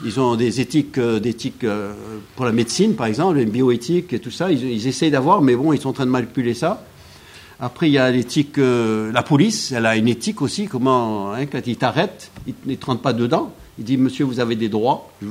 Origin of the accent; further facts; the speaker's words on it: France; je suis un français chrétien. Je suis surtout français